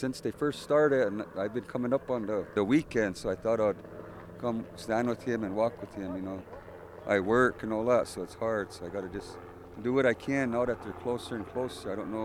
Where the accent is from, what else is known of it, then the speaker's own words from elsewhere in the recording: Pine Ridge, South Dakota, United States; And like I know, I'm from Pine Ridge, and we have the Maniwachone water line